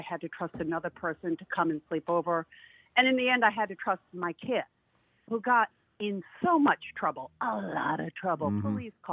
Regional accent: Fall River, Massachusetts, United States; And I grew up in Fall River.

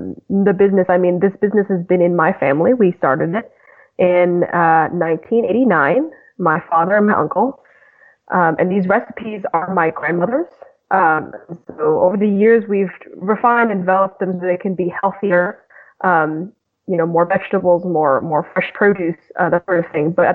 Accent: Boston, Massachusetts, United States; also born or lived in Vietnam; I grew up in Boston after I left Vietnam

